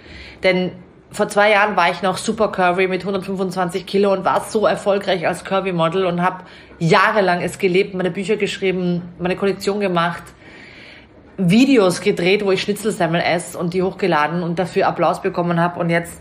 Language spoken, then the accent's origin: German; Austria; weil ich ja Österreicherin bin